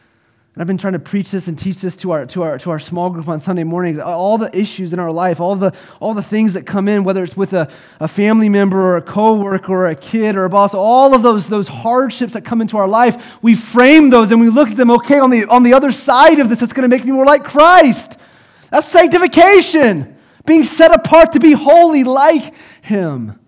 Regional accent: Columbia, South Carolina, United States; also born or lived in California; I grew up in Columbia, South Carolina, but I got saved.

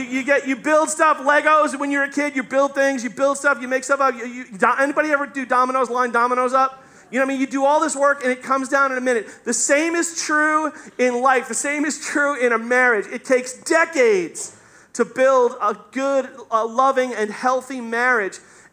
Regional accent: Staten Island, New York, United States; He was from Queens, I'm from Staten Island.

